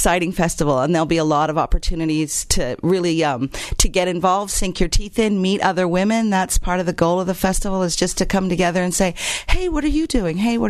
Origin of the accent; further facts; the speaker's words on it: Canada; I'm 53, so I came at the end of the Vietnam War, and I grew up in Canada, too